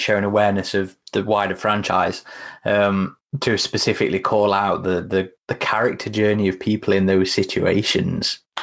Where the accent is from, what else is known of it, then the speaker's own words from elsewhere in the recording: Uruguay; English is a second language; Maybe it's because I'm from Uruguay, and the idea of growing up in a place where you know how far you can get